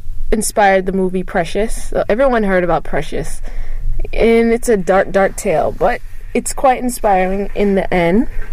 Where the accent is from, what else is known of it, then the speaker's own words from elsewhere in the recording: Montego Bay, Saint James, Jamaica; born there; I was born in Montego Bay, Jamaica. I am the oldest of three kids